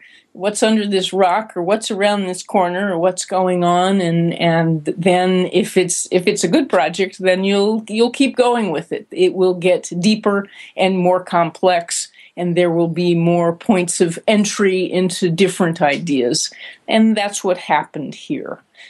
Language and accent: English; Wyoming, United States; I was raised in Wyoming, which is the least populated state in the United States.